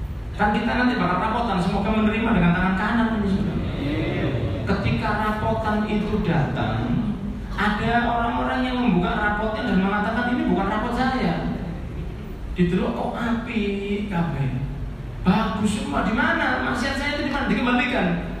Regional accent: East Java, Indonesia; apalagi saya orang Jawa Timur

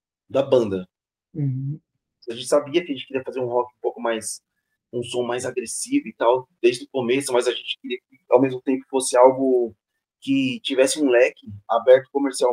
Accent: São Paulo, Brazil; Eu nasci aqui em São Paulo, nasci em 81, né?

